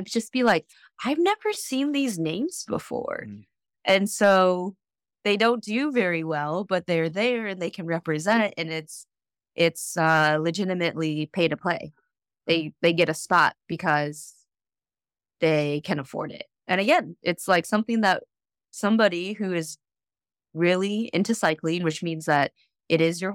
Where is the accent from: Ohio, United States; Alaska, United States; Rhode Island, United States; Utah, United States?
Ohio, United States; also born or lived in Korea; So I was adopted in Korea when I was 6 months old. And then I grew up in Ohio, and my family, I believe, is mostly Scottish on my dad's side